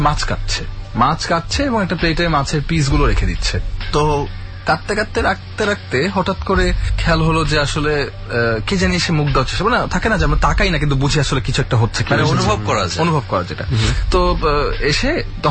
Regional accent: Dhaka, Dhaka Division, Bangladesh; আমি ঢাকাইয়া এবং আমার নানু বাড়ি এবং দাদু বাড়ি দুটাই ঢাকায়, এবং বিশেষ করে নানু বাড়িটা হচ্ছে পুরান ঢাকায়

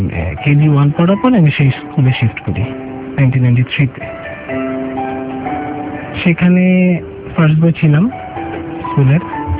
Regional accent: Dhaka, Dhaka Division, Bangladesh; আমার জন্ম 1985 সালে ঢাকায়। ঢাকায় বাসাবতে থাকতাম আমি তখন থেকেই, সেখানেই আমার বেড়ে ওঠা। সেখান থেকে এখন পর্যন্ত 28 বছর আমার সেখানেই থাকা।

